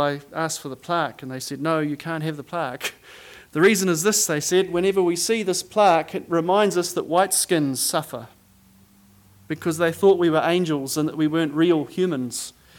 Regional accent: Papua New Guinea; born there; I was born in Papua New Guinea in a mission station called Angugunak.

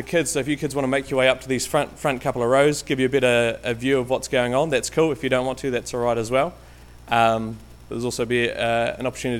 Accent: Canterbury, New Zealand; I'm from Canterbury Way, is probably where I'd call home. Born overseas, couple of Kiwi parents.

